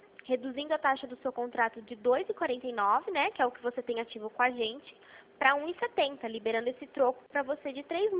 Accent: Americana, São Paulo, Brazil; Eu sou de Americana

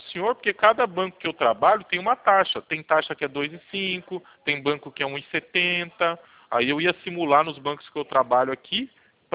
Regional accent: Itu, São Paulo, Brazil; also born or lived in São Bernardo do Campo

